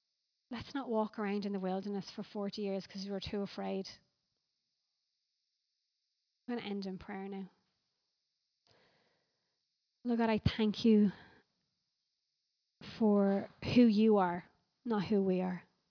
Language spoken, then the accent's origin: English; Ireland; Well, maybe not as Irish people. We're kind of like, oh yeah, like, yeah, you know, I'm okay.